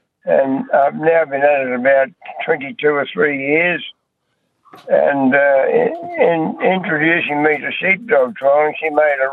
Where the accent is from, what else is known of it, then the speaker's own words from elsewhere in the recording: Mirana, New South Wales, Australia; I'm from Mirana in the Southern Riverina.